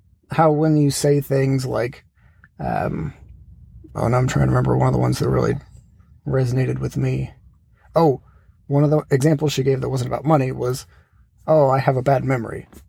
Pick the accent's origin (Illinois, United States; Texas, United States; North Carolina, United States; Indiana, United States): Texas, United States; also born or lived in Louisiana; Well, yeah, but that's like, I'm not from Texas on a technicality. Like it doesn't really count. I will still say I'm from Texas, but only because Cajun is like the south of the south.